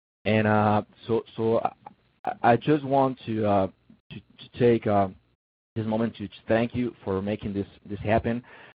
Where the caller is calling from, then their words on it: Tamaulipas, Mexico; I'm calling from Mexico, Tamaulipas.